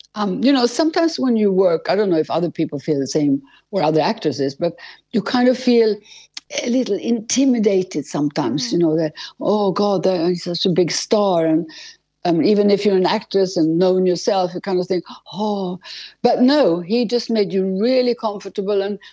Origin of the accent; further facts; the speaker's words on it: Sweden; moved away as an adult; you have to remember, I came from Sweden and I'd never lived with anyone.